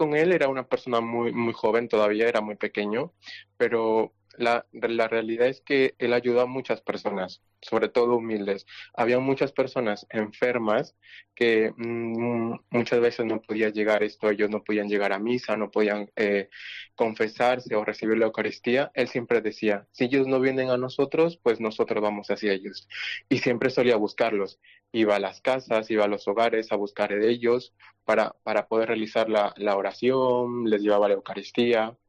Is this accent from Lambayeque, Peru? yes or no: yes; Chiclayo, Lambayeque, Peru; Chiclayo, de la ciudad de donde yo vengo